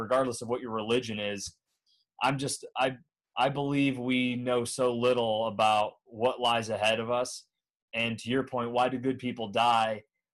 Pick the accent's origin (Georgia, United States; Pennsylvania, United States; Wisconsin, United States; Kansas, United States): Pennsylvania, United States; Bradford; growing up in Bradford, Pennsylvania, northwestern PA, it's like when I was 6 or 7 years old, my dad had a car.